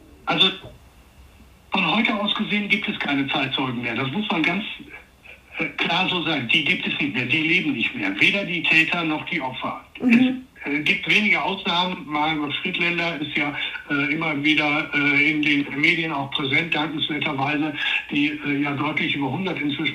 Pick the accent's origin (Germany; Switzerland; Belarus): Germany; Harsewinkel, North Rhine-Westphalia; wie in meiner Heimatgemeinde Hasewinkel gibt es eine jüdische Viehhändler- und Textilhandelsfamilie